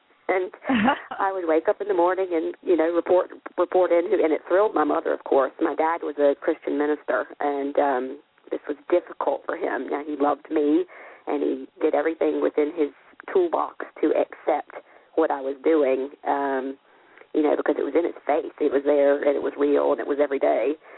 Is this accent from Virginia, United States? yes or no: yes; Martinsville, Virginia, United States; I'm launching a book in my hometown of my father's quotes, and on the 4th of May in Martinsville, Virginia